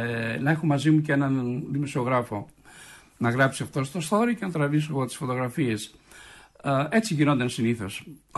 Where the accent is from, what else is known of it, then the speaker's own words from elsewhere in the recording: Greece; και εκεί το διαβατήριο με βοήθησε πάρα πολύ, σαν Έλληνας.